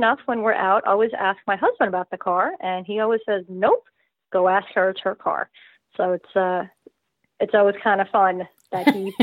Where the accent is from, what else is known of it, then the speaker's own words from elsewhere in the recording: Monroe, United States; we found one in my hometown of Monroe.